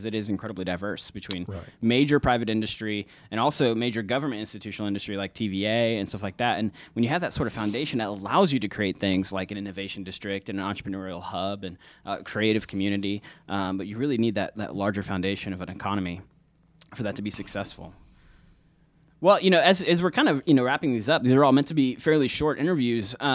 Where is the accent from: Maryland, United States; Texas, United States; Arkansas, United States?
Arkansas, United States; I grew up in Arkansas, and we had a big agri-science piece in our high school